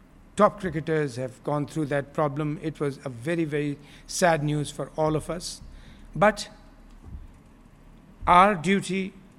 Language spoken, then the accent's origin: English; Pakistan; I'm not saying this because I'm a Pakistani myself